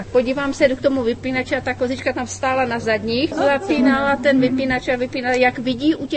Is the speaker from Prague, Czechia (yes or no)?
yes; Prague, Czechia; My jsme původem z pražského sídliště z Proseka